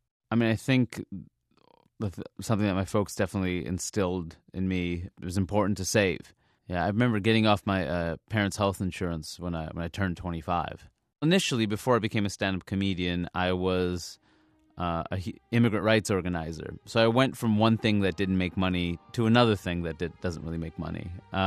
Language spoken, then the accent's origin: English; Queens, New York, United States; I grew up in Queens, New York, a lifelong New Yorker. Both my parents worked in hospitals.